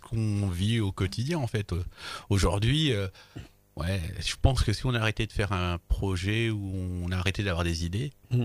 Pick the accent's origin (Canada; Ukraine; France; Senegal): France; Centre-Val de Loire; non, non, du tout, je suis de la Touraine.